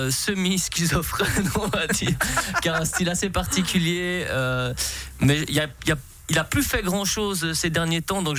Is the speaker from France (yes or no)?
no; Switzerland; Je suis un Suisse en voyage, je suis pas un Français en voyage.